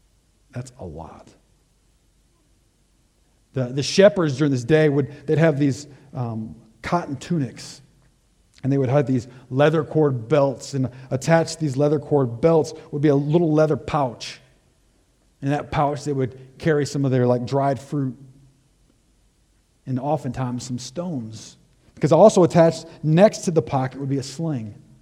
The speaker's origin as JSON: {"language": "English", "town": "Detroit", "region": "Michigan", "country": "United States", "tie": "born or raised there", "said": "Now, I grew up just outside Detroit. There are not many shepherds up there."}